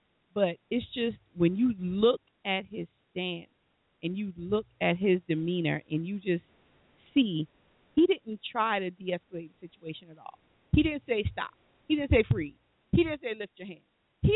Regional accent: Charleston, South Carolina, United States; because you know I'm from the Charleston area

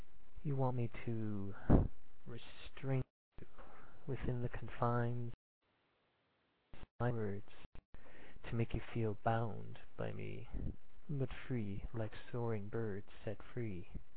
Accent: Thunder Bay, Ontario, Canada; I'm from Thunder Bay, Ontario.

